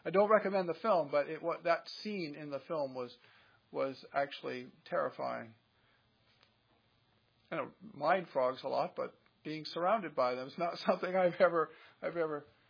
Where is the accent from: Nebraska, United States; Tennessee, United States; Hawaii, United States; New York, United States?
Nebraska, United States; also born or lived in Kansas; I'm from Nebraska, and born in Kansas, and spent some time on the family farm in Kansas